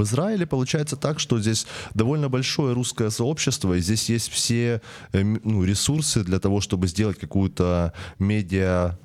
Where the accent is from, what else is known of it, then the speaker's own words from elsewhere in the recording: Donetsk, Donetsk Oblast, Ukraine; Смотрите, дело в чем, что я сам из Донецка. У нас в Донецке был такой стендап-проект.